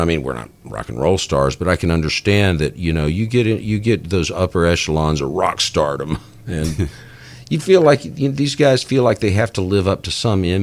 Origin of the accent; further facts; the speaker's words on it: Texas, United States; accent: Texas accent; I'd have to get rid of my Texas accent for one.